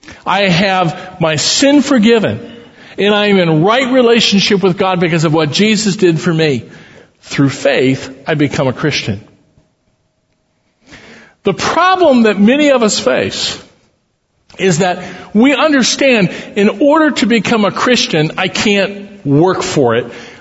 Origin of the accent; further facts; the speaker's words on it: Midwest, United States; I grew up in the Midwest. We had black walnuts on our property.